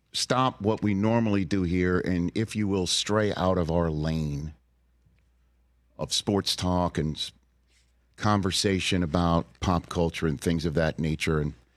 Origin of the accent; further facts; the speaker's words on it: Northeast, United States; Susie being from Boston and, you know, I'm from the Northeast.